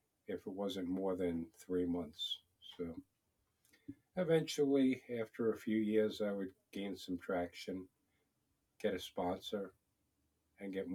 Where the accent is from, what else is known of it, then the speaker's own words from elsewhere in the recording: Suffolk County, New York, United States; I moved here from Long Island, New York. I'm from Suffolk County.